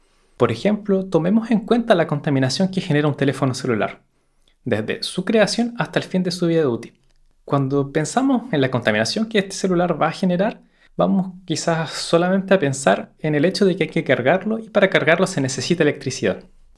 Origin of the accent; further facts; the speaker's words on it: Chile; now in Belgium; Soy de origen chileno y vivo en Bélgica desde hace un poco más de 10 años.